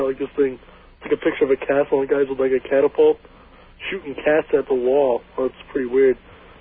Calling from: Central Islip, New York, United States; Central Islip.

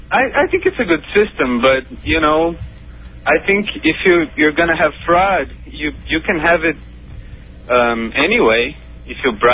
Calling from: Brazil; Okay, I'm calling from Brazil.

